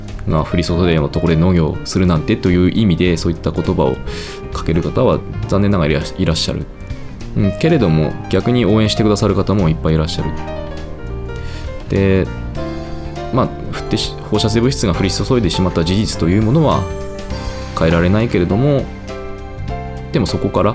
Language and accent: Japanese; Fukushima, Japan; それは自分が生まれ育ってきた福島県そんな目で見られたり、そういう風な地域にしたくないから